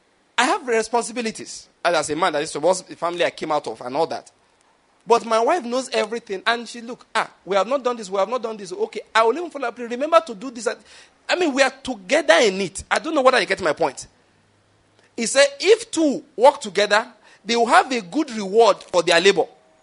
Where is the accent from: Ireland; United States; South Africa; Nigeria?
Nigeria; Ondo; I am from Ondo State. The only language we have in common, physically speaking, is English language.